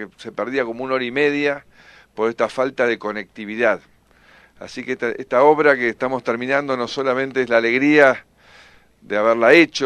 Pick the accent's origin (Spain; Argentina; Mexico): Argentina